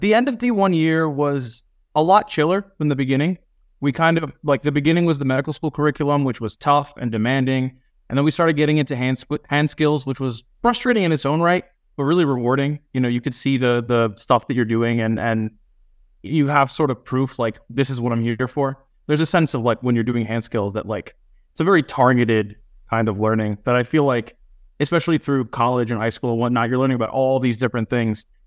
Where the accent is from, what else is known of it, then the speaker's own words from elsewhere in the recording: New York, United States; I graduated from Stony Brook undergrad and I'm from Westchester County.